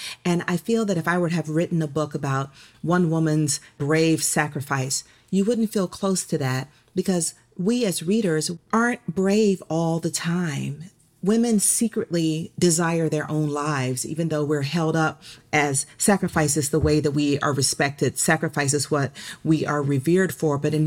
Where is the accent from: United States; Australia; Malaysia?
United States; Atlanta, Georgia; my debut, Leaving Atlanta, about growing up in Atlanta during the child murders. I actually appear as a character in that book.